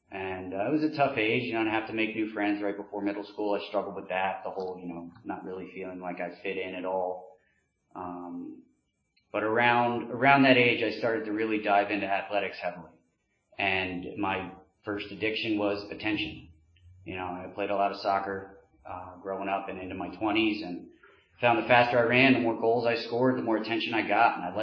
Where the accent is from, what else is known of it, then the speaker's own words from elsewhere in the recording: Maryland, United States; also born or lived in Northeast; I was born outside the Northeast, lived there for like 2 years, family moved down to the Eastern Shore of Maryland. Pretty normal, middle-class life.